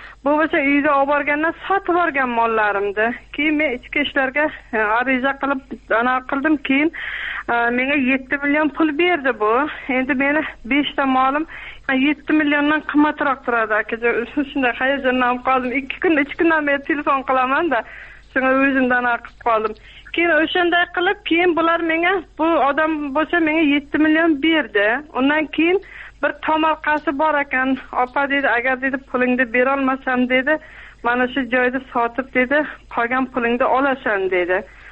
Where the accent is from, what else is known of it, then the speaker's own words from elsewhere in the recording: Termiz, Surxondaryo Region, Uzbekistan; Men O'zbekistonda Surxondaryo viloyati Termiz tumanidanman.